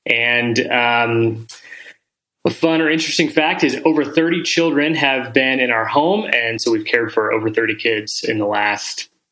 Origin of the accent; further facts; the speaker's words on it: Highlands Ranch, Colorado, United States; also born or lived in Pittsburgh; I was born in Pittsburgh, actually, but I have no memories of Pittsburgh. We moved here when I was very young. And we lived in Highlands Ranch when there was really nothing there.